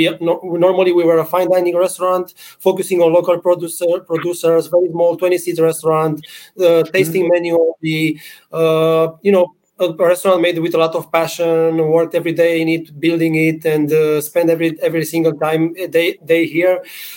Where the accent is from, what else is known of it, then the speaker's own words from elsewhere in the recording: Bucharest, Romania; English is a second language; I'm from Bucharest, Romania.